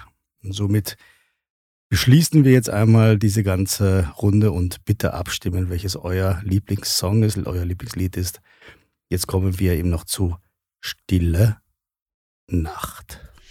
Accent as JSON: {"language": "German", "country": "Germany", "moved": "yes", "lives_now": "Austria", "said": "Das war selbst als Deutscher, da war ich noch, lebte ich noch in Deutschland. Da ist sogar bis Deutschland vorgedrungen."}